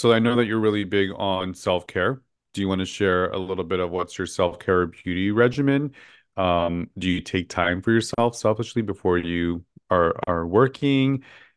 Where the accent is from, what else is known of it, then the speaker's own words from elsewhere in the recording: Los Angeles, California, United States; born and raised in Los Angeles, always in the entertainment industry.